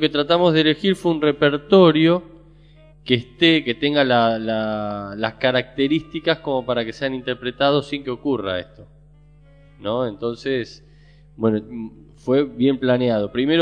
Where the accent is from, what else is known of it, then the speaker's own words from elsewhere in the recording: Buenos Aires, Argentina; born there; viste, los 6 músicos más nuestro manager Horacio, todos nacimos en Capital